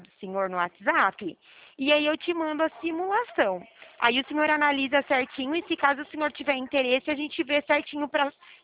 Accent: Araras, São Paulo, Brazil; Eu falo, na verdade, da cidade de Araras, tá? Eu sou do interior de São Paulo.

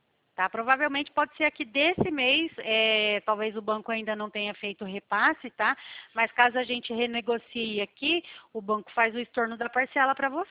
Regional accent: Santo Inácio, Paraná, Brazil; Eu sou paranaense também. Eu sou de Santo Inácio, aqui da divisa.

